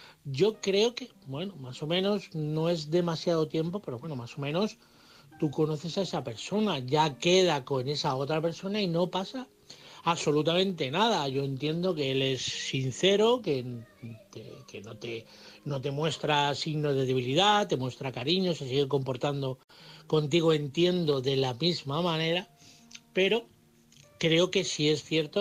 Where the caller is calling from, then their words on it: Madrid, Community of Madrid, Spain; de Madrid.